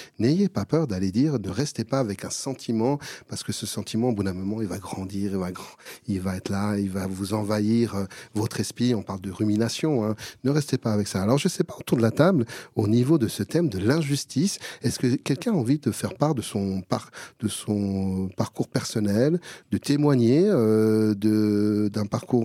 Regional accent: Colombia; Moi, je suis adopté, j'ai été adopté à l'âge de 5 ans, j'ai grandi en Colombie

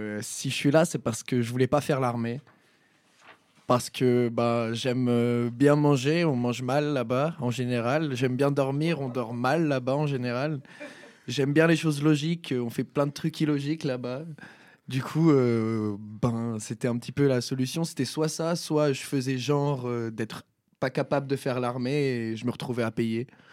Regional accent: Sierre, Valais, Switzerland; je suis originaire de Sierre. Je suis né à Sierre, j'ai grandi à Sierre et j'habite toujours à Sierre. Alors, voilà, ma vie, c'est Sierre.

